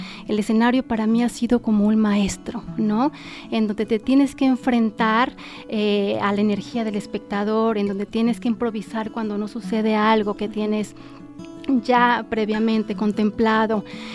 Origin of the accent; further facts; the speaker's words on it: Guadalajara, Jalisco, Mexico; me preguntaban, ¿de dónde eres? Uh-huh. De Guadalajara, de Jalisco.